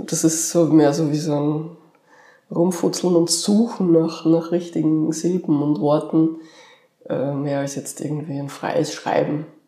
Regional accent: Upper Austria, Austria; In Oberösterreich, in Regenkreis.

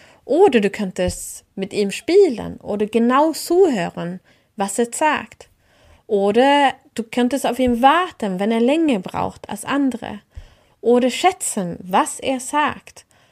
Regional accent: Sweden; German is a second language; moved away as an adult; now in Germany; Ich bin Schwedin und habe Schweden für die Liebe verlassen. Und ich bin mit einem Deutschen verheiratet und lebe seit mehr als 15 Jahren in Deutschland.

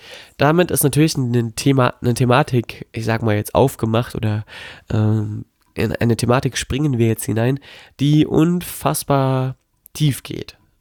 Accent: Melle, Lower Saxony, Germany; now in Gifhorn, Germany; bin ich in Melle, in Melle bei Osnabrück. Dort ist meine Heimatstadt, hier bin ich quasi groß geworden. Und jetzt bin ich mal wieder aus Gifhorn hierher gekommen.

